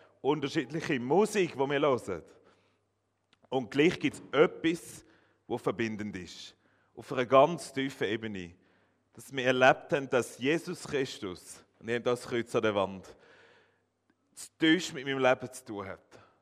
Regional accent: Schaffhausen, Switzerland; Ich bin aufgewachsen aber in Schaffhausen, darum rede ich nicht ganz wie im Emmental, falls ihr das merkt.

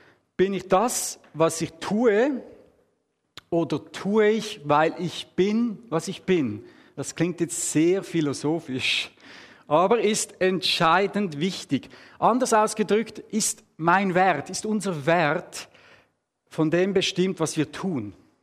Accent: Switzerland; dann bin ich Schweizer. Das bin ich auch nicht. Das ist meine Nationalität.

